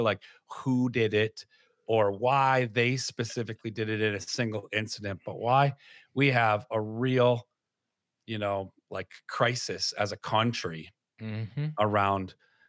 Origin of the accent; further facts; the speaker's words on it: Detroit, Michigan, United States; as a kid growing up in Detroit, gun violence was a worry that parents had.